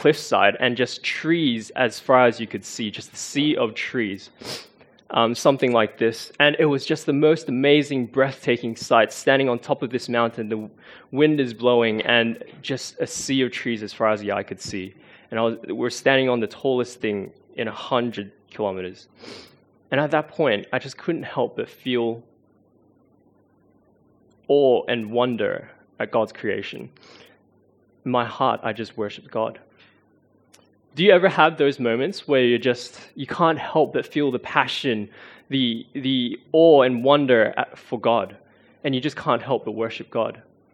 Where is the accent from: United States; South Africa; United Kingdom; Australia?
Australia; Melbourne, Victoria; Now, I grew up in Victoria, in Melbourne.